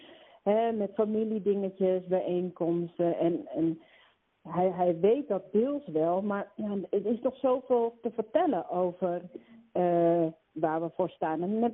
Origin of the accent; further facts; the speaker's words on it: Voorthuizen, Gelderland, Netherlands; Ik ben opgegroeid in Voorthuizen. Dus dat is een dorp naast Barneveld.